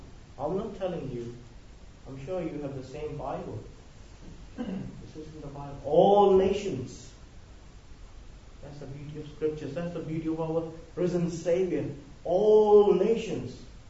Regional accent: Pakistan; I'm from Pakistan, came to know the Lord in 1996

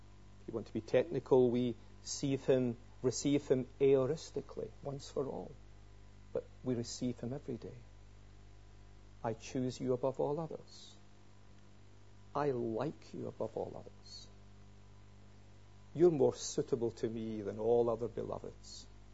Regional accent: Scotland, United Kingdom; and you know, we're Scottish, we don't kind of go in for that kind of thing.

